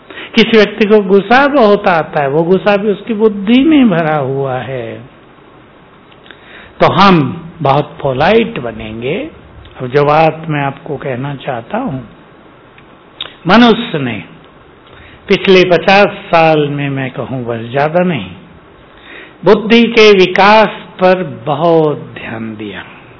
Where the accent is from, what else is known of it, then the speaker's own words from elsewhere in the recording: Uttar Pradesh, India; मेरा परिचित परिचय है उनसे, मैं भी यूपी से हूँ।